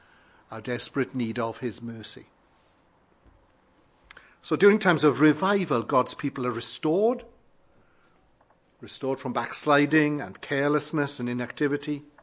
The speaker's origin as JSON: {"language": "English", "region": "Wales", "country": "United Kingdom", "tie": "born or raised there", "said": "I was brought up in South Wales in a part of the country where the Welsh revival of 1904 began."}